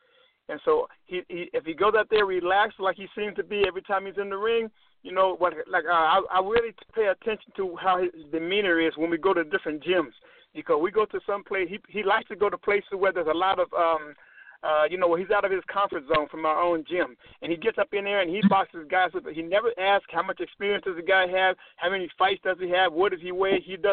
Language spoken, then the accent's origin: English; Philadelphia, Pennsylvania, United States; I grew up in Philadelphia.